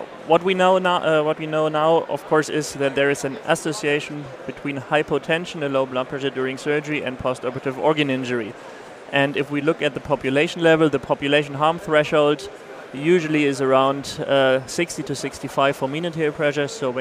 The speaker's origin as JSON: {"language": "English", "region": "Hamburg", "country": "Germany", "said": "I'm from Hamburg in Germany."}